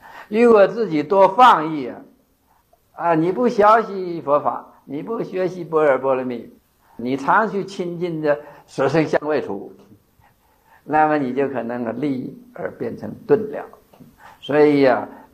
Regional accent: China; 按我中国人的想法

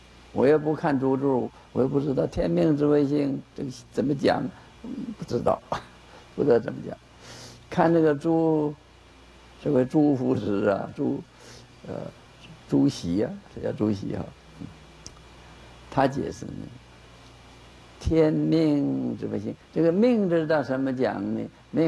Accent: China; 我看我们中国人可能会接受了这个思想啊。

